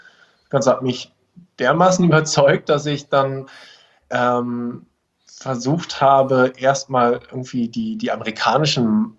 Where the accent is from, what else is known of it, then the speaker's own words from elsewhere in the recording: Berlin, Germany; ich komme aus Berlin, tatsächlich auch geboren in Berlin.